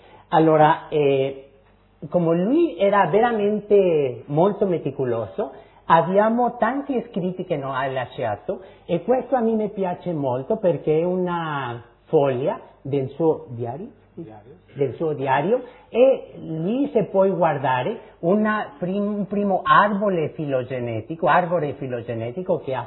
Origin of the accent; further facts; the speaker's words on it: Mexico; Italian is a second language; gli italiani capire lo che un messicano parla. E io c'è un vantaggio, è che sempre muovo le mani come un napoletano.